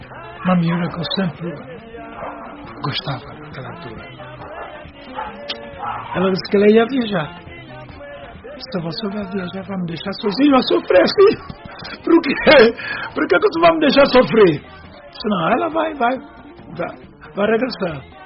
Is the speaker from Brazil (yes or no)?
no; São Tomé & Príncipe; eu gosto de todas, para mim, que eu sou santomense, sou feijão com arroz